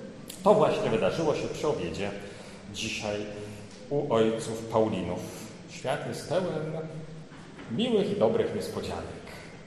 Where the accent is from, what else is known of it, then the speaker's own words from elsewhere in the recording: Wrocław, Lower Silesian Voivodeship, Poland; przedstawiam się, skąd jestem, że jestem z Wrocławia